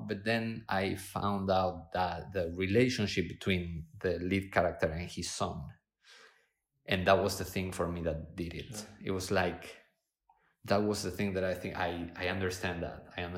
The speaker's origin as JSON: {"language": "English", "country": "Argentina", "tie": "born or raised there", "also_born_or_lived": "Spain", "said": "I was born in Spain, grew up in Argentina."}